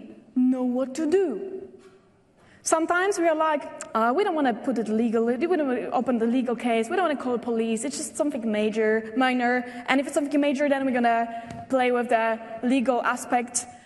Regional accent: Poland; You know that I'm from Poland

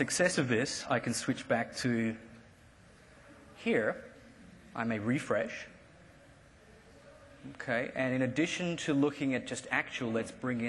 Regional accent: Australia; I'm Australian. Any Australians in the audience?

